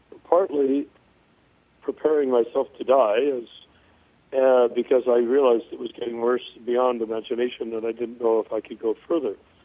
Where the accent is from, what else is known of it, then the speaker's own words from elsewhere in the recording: California, United States; born there; I was born in California in a rural atmosphere. I'm 64 years old, I have passed 64 years so far